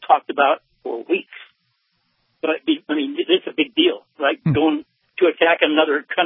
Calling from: Needles, California, United States

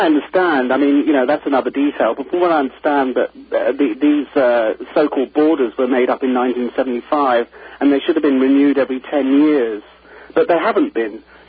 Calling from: Exeter, South West England, United Kingdom; It's actually Devon, Exeter, Devon in England.

